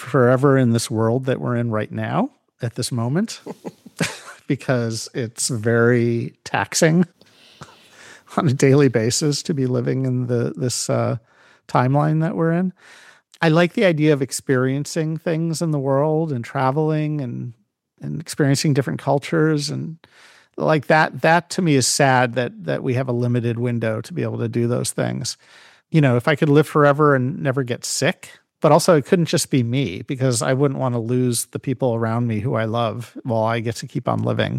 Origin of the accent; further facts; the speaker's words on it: Cleveland, Ohio, United States; I mean, I grew up in Cleveland, as I mentioned, in the suburbs.